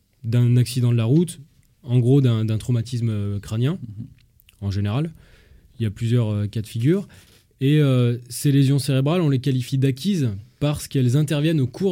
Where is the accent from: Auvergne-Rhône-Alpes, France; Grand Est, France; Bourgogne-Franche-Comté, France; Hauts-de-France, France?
Auvergne-Rhône-Alpes, France; Clermont-Ferrand; Je suis un local, je suis de Clermont et j'ai jamais eu à bouger pour faire mes études. J'ai toujours trouvé ce qui me convenait ici à Clermont.